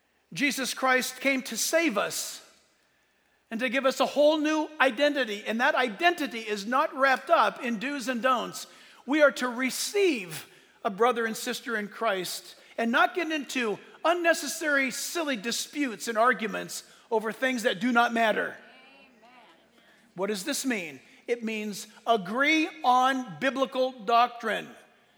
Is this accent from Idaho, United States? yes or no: no; New York City, New York, United States; And we think, because we're from New York City, that if they don't put a suit on, they cannot be worshiping God?